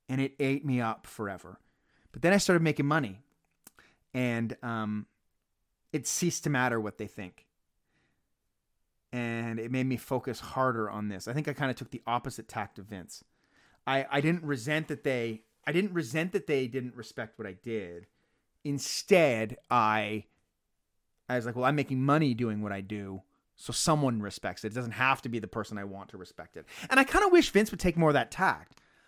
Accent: Canada; I'm Canadian.

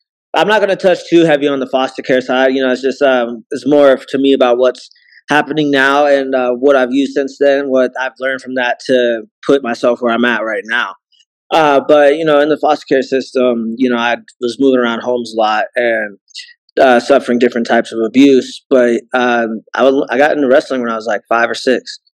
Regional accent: Canton, Ohio, United States; I'm from Canton, Ohio.

